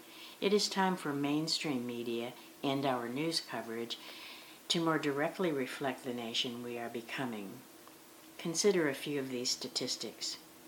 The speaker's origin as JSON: {"language": "English", "country": "Philippines", "first_language": "Tagalog", "second_language": "English", "lives_now": "United States", "said": "That I happen to be gay, that I speak Tagalog, my first language, and want to learn Spanish, that does not threaten my love for this country."}